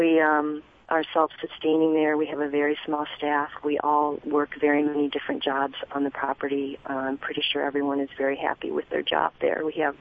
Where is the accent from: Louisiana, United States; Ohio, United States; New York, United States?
Ohio, United States; now in San Francisco Bay Area, United States; David grew up in Wisconsin, and I grew up in Ohio, so we're both Midwesterners.